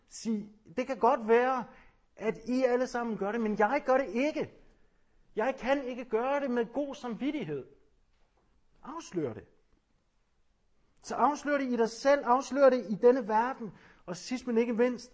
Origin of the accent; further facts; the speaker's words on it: Jutland, Denmark; Altså, jeg kommer fra Jylland